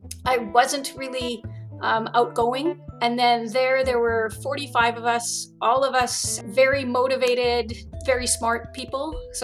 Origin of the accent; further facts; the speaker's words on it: Winnipeg, Manitoba, Canada; I grew up right here in Winnipeg.